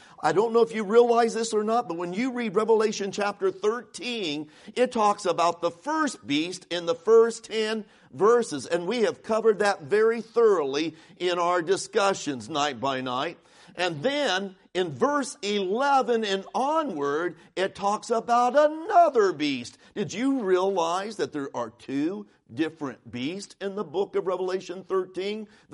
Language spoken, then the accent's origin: English; United States; I love being an American, even though we've got all of our problems and you've got all these politicians arguing, fighting one another.